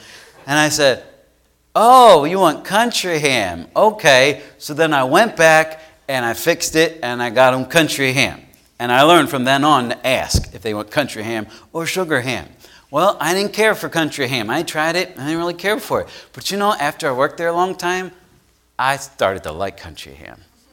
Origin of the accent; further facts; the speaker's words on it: Pennsylvania, United States; Because growing up, where I grew up in Pennsylvania, breakfast foods were simply this: bacon, sausage, ham, and scrapple.